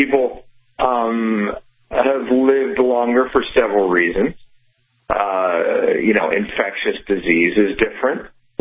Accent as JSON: {"language": "English", "town": "Pittsburgh", "region": "Pennsylvania", "country": "United States", "tie": "born or raised there", "said": "You know, I remember I grew up in Pittsburgh, and, you know, today there's a lot of focus on the environment."}